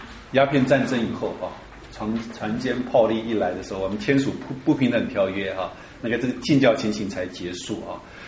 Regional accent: China; 儒家我们是中国人嘛，我们都读过四书五经啊

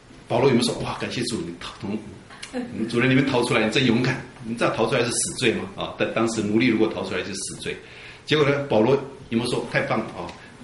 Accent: China; 我们中国人有内战的经历，美国也有内战的经历啊。

